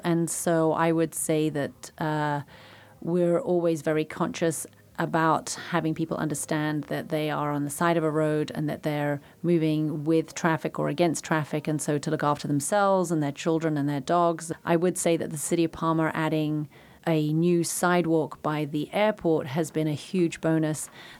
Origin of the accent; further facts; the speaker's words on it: Nairobi, Kenya; now in United States; I grew up in Nairobi, Kenya, which is not a small town. It's a big city. But it definitely while being a big city, it was kind of a wild open space at the same time.